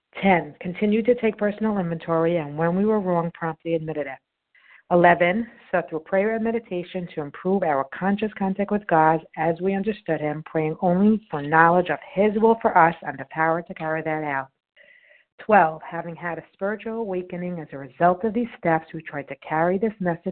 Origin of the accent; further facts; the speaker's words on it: New Jersey, United States; from New Jersey.